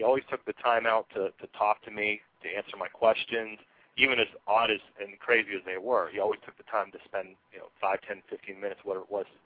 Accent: Greensburg, Pennsylvania, United States; there were actual sightings going on in Pennsylvania, my home state, and in Greensburg, my hometown.

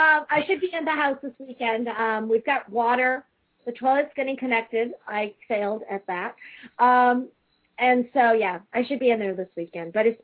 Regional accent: New Hampshire, United States; also born or lived in California; I mean, I'm from California, originally from New Hampshire, but California, and I had a group of 250 people out there in California

